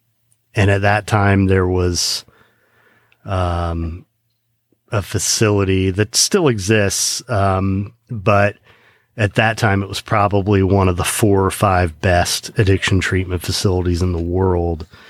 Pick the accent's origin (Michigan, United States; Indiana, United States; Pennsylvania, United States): Indiana, United States; Kokomo; But I grew up in Indiana.